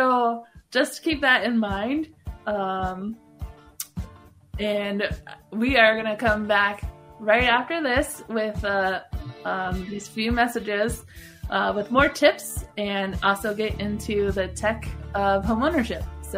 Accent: Colorado, United States; now in Minnesota, United States; And lastly, I grew up actually in Colorado. So when I came to Minnesota to be a first-time homeowner, it's a lot different. I grew up on a dirt road with a cement driveway

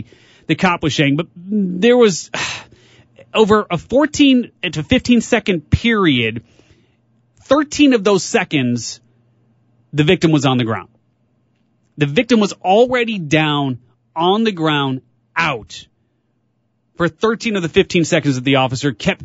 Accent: Chicago, Illinois, United States; now in San Diego, United States; I'm from Chicago. So as you guys know, I came here, or maybe if you're just listening for the first time here, now you know, I just came to San Diego for the first time about a year plus ago.

